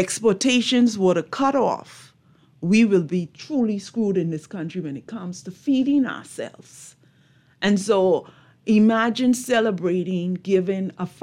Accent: Eleuthera, Bahamas; my sister, my family, we're from Eleuthera

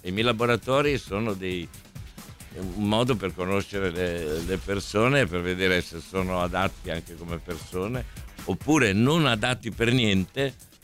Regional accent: Monfalcone, Friuli-Venezia Giulia, Italy; born there; io sono nato a Monfalcone quindi mi faceva anche piacere

